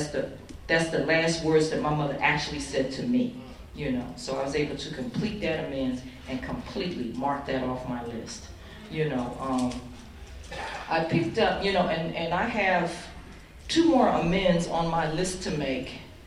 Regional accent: New Jersey, United States; you know, I'm from New Jersey, and I was in D.C. in the worst of my addiction

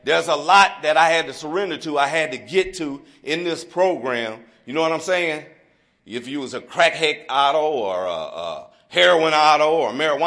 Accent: Dayton, Ohio, United States; It's something about, I'm from the Dayton area, and we talk about in the Dayton area, it's something about a good ass whooping that'll go a long way.

